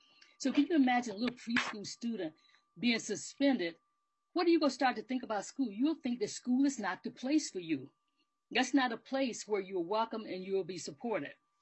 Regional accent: Alabama, United States; I'm from Alabama, so I use the word snatch when you go and grab something from somebody.

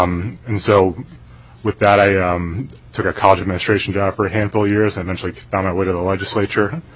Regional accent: New Haven, Connecticut, United States; I'm an out-of-stater, so to speak. I'm a New Englander by lineage. I grew up in the New Haven area of Connecticut, about 45 minutes from the Bronx, New York, in the Southern Connecticut panhandle.

